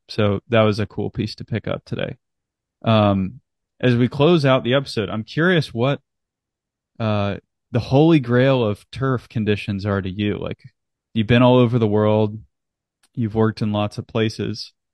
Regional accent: the Carolinas, United States; I'm from the Carolinas, and so we've seen a lot of Zoysia poke up, you know, in the Southeast U.S.

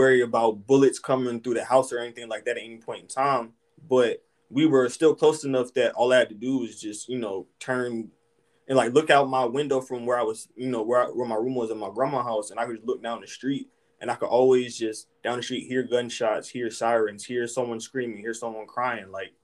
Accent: Hampton, Virginia, United States; I'm from Hampton.

